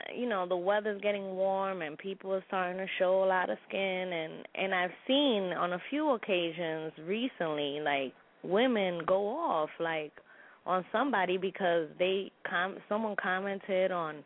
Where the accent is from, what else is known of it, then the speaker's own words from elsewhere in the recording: Bronx, New York, United States; I'm from the Bronx, Soundview section of the Bronx.